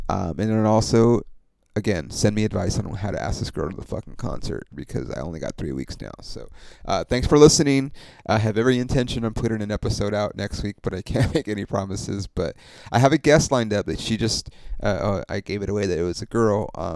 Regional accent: Ontario, California, United States; It's the comedy club in my hometown, Ontario, where I grew up, which is just outside of LA.

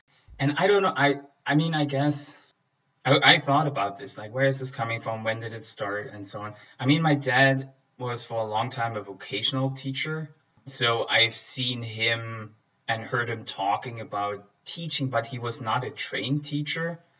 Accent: Germany; Growing up in East Germany at a particular point in time, in a particular kind of environment, I grew up in the countryside, not in a big city. The countryside, there were a couple of small towns.

